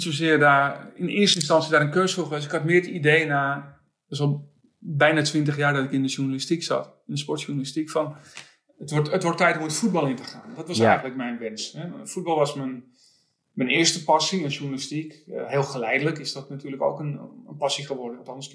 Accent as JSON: {"language": "Dutch", "town": "Amsterdam", "region": "North Holland", "country": "Netherlands", "said": "Nou, ik ben Amsterdammer, dus ja, tuurlijk wilde ik dat."}